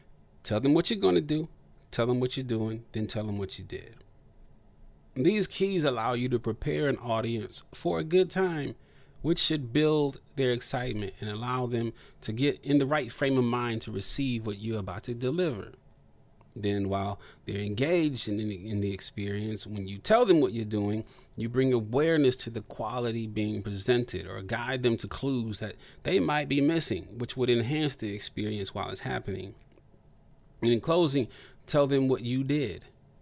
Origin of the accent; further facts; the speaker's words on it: Toledo, Ohio, United States; I spent about 12 years on the radio as a top-rated host in my hometown of Toledo, Ohio, and in Detroit also on several radio stations.